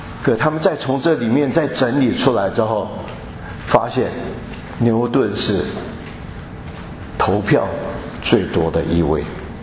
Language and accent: Chinese; China; 所以有时候我觉得我们中国人，虽然神是借着以色列百姓来传扬他的真实他的独一，可中国人在古时的时候就知道天地有一位神